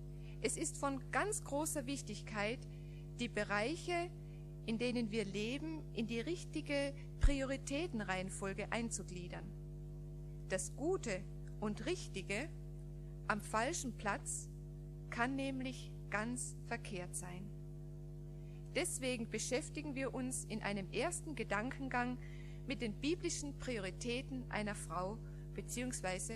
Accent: Austria; Ich bin Österreicherin, komme aus einem katholischen Elternhaus und fand mit 22 Jahren durch das Lesen der Bibel zum lebendigen Glauben an Jesus Christus.

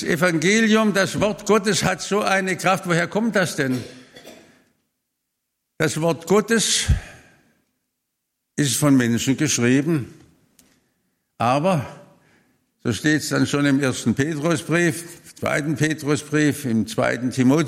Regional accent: Baden-Württemberg, Germany; Ich bin ja aufgewachsen in Württemberg im schwäbischen Pietismus.

